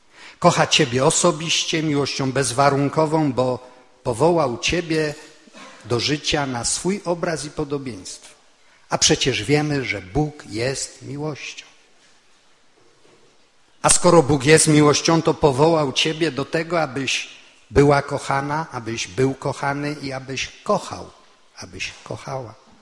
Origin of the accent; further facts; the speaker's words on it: Stronie, Lesser Poland, Poland; born there; to są moje rodzinne strony. Moja mama pochodzi z Rogów, tata z Podegrodzia, a ja się urodziłem w Stroniu.